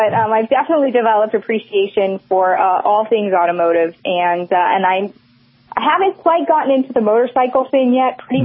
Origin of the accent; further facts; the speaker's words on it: California, United States; So I grew up in Silicon Valley in Northern California, and I was always around computers and technology.